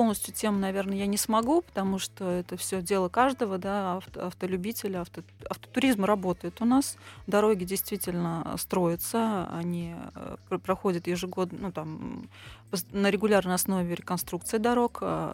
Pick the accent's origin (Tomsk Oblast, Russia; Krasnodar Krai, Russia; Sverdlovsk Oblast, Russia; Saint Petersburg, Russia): Krasnodar Krai, Russia; Krasnodar; born there; also born or lived in Cheboksary / Yaroslavl / Kazan / United States; я родилась в Краснодаре, переехала в солнечную Чувашию, замечательный город Чебоксары, и стала путешествовать и жить в разных... Я бы жила в Ярославле, в Казани, я жила в США.